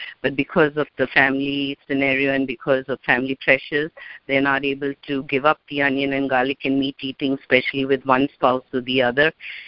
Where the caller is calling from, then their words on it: Bloomington, Illinois, United States; Prabhuji, I'm calling from Bloomington, Illinois.